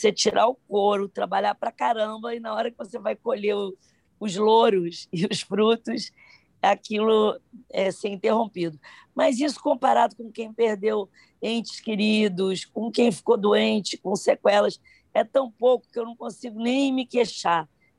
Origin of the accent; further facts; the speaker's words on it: Rio de Janeiro, Brazil; Eu sou carioca, e o jeito de andar, o corpo, né?